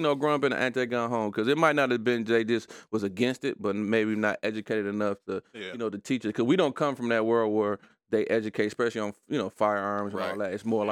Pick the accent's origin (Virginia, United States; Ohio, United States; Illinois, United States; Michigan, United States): Michigan, United States; Detroit; So we already know, you know, growing up in Detroit, I knew Inkster.